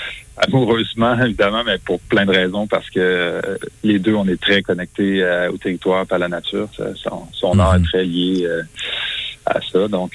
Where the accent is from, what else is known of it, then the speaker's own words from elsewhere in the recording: Montreal, Quebec, Canada; Tu sais, c'était correct de faire ça chez nous à Montréal.